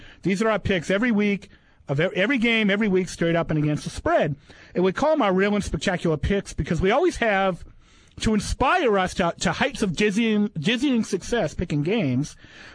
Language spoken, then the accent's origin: English; Quincy, United States; I went to a place last night that I checked out in lovely Quincy, my hometown